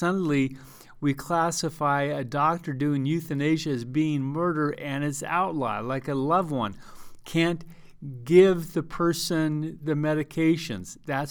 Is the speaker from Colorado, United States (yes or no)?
yes; Colorado, United States; Colorado, my home state, legalized death with dignity